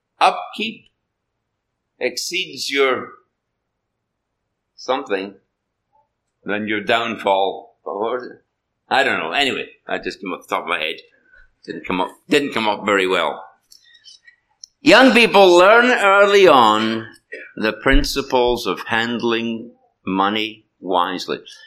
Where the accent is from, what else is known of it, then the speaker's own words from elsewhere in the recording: United Kingdom; I know when I grew up in Britain, many families didn't have one car